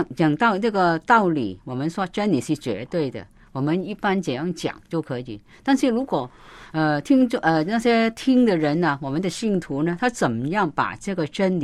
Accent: China; 我们中国人都很想就是每一个人都应该结婚

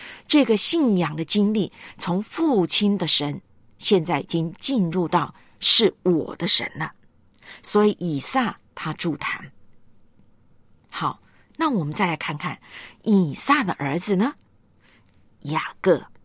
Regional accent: China; 或者我们中国人说的家规庭训

